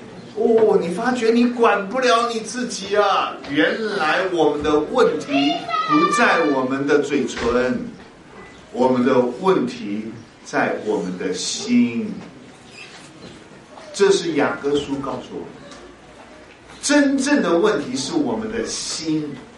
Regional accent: Hunan, China; 你知道我是湖南人，湖南人是吃辣椒的，是脾气很急的，说话很急的

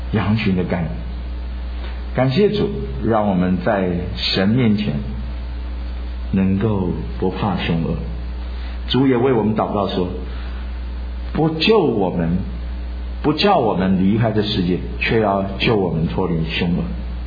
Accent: China; 可惜我们中国人，依靠的天地正气啊，只不过是从我们一个小小的人的心里面发出来

